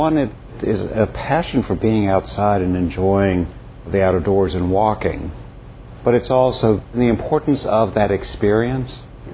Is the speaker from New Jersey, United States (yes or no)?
no; Virginia, United States; I grew up in Culpeper County, and on a piece of land that we owned, there were a whole set of canals